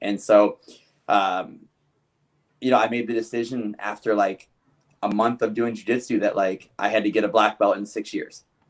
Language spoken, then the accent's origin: English; Ohio, United States; I'm from Ohio originally. I grew up wrestling.